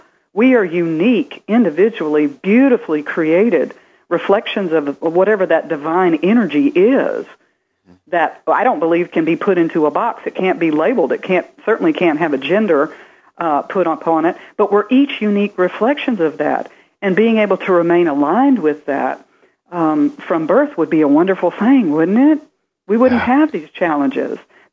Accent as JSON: {"language": "English", "region": "the South", "country": "United States", "said": "You know, I come from the South"}